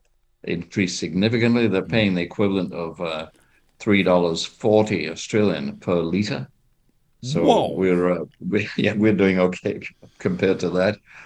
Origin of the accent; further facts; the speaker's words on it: Scotland, United Kingdom; Where I grew up in Scotland